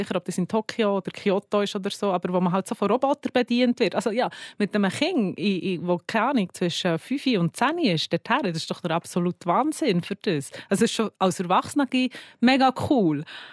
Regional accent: Switzerland; ich komme aus der Schweiz.

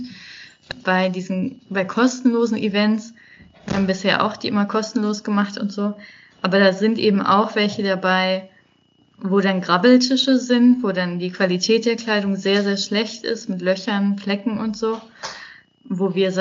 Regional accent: Wuppertal, North Rhine-Westphalia, Germany; Ich bin aus Wuppertal, das ist eine Stadt im Westen von Deutschland.

